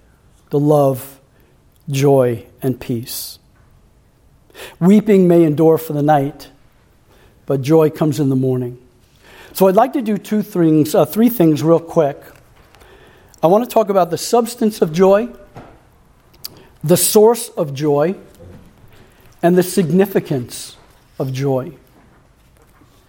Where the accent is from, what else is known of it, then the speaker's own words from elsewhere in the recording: Florida, United States; And we grew up in Florida, which is mostly sand